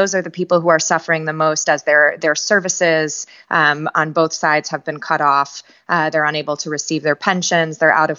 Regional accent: United States; because as an American

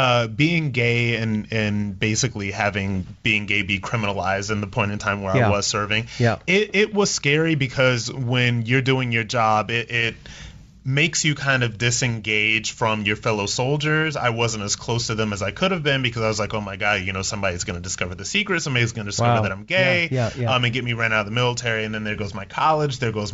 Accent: Akron, Ohio, United States; I'm still of the people because I am from Akron, Ohio.

